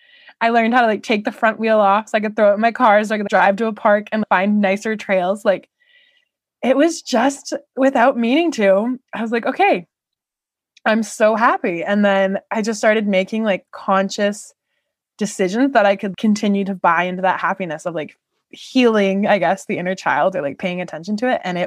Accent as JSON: {"language": "English", "country": "Canada", "said": "You can find me or listen to me ramble on the Hey, I Like You podcast. I am Canadian."}